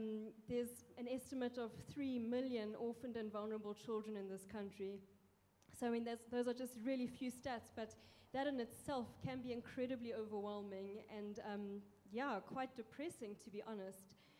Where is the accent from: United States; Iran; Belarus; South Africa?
South Africa; I grew up in South Africa. We were a family of 7, 5 kids.